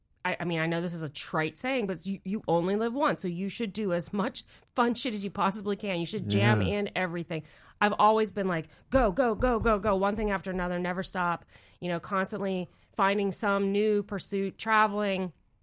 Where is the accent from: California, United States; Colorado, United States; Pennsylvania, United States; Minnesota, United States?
Pennsylvania, United States; Burgettstown; also born or lived in Kentucky / New York City; I grew up in Burgettstown, Pennsylvania, which is this little teeny tiny dot of a town on the West Virginia border. But then my family migrated to Kentucky. So I always say I'm from Pennsylvania.